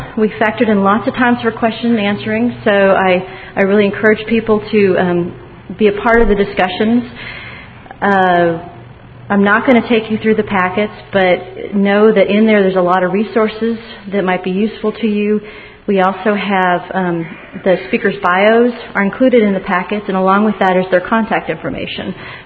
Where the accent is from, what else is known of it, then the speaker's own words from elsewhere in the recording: Texas, United States; I grew up in Central Texas and spent a lot of time out in Kerrville and Hunt swimming at the low water crossings. To me, that's Texas.